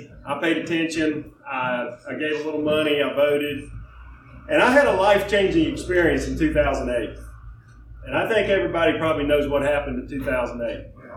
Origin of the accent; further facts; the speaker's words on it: Virginia, United States; born there; I was born in Virginia, the same place George Washington was born. I worked a long time in North Carolina at a purple legislature.